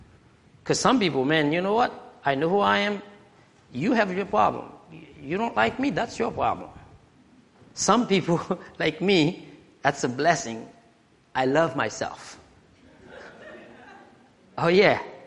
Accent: Haiti; English is a second language; I mean, I grew up in Haiti. We grew up under, when I was littler.

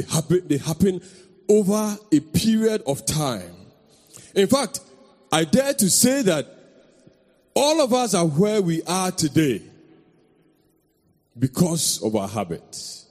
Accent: Ghana; I come from Ghana. I come from Africa. I was born in Ghana. I went to school in Ghana.

